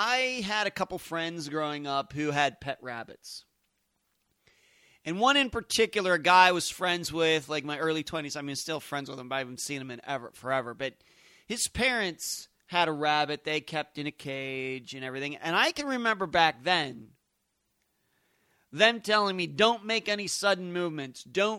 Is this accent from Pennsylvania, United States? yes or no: yes; Leechburg, Pennsylvania, United States; the rabbits that I grew up around in Pennsylvania, in Leechburg, Pennsylvania, which is kind of a out in the middle of nowhere in Pennsylvania, I guess.